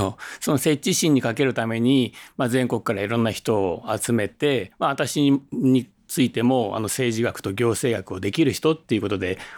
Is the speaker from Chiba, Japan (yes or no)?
yes; Kashiwa, Chiba, Japan; born there; now in Takasaki, Japan; 群馬県とは関係なくて千葉県で生まれまして、千葉県柏市で生まれております。